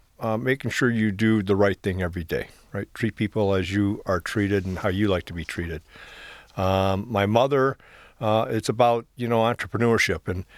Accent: Redford, Michigan, United States; So my mother and father, we grew up in Redford, Michigan.

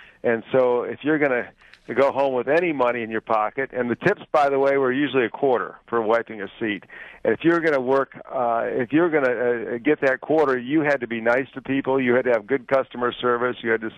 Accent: Inkster, Michigan, United States; My mom and dad raised nine kids, five girls and four boys. And we grew up in Inkster, Michigan, in a little home that was about 1,300 square feet.

